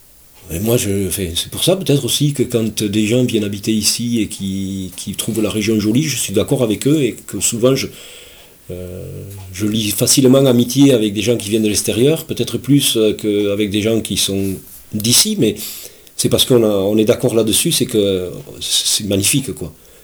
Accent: Saint-Juéry-le-Château, Occitanie, France; Et je suis né à Saint-Juéry-le-Château, c'est pas très loin d'ici, donc dans une petite ferme. Mes parents étaient paysans, je suis né là, famille de 8 enfants

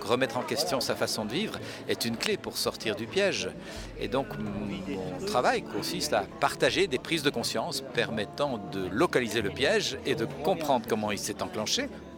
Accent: Belgium; je suis belge

